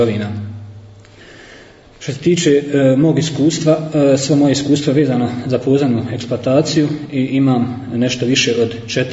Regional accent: Kakanj, Federation of Bosnia and Herzegovina, Bosnia & Herzegovina; Rođen sam u Kaknju, gdje sam i odrastao i završio tu svoje osnovno i srednjoškolsko obrazovanje.

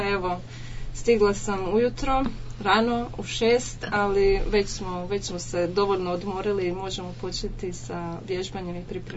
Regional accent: Croatia; ja sam iz Hrvatske

